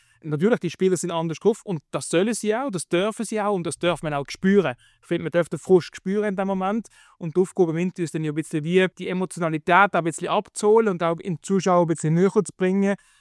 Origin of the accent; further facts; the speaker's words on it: Basel, Basel-Stadt, Switzerland; accent: Basel dialect; Wegen meinem Dialekt fragen mich auch viele FCB. Ich habe mal im Nachwuchs gespielt vom FCB, das ist ja naheliegend, der Basler Dialekt polarisiert hat immer im Sport.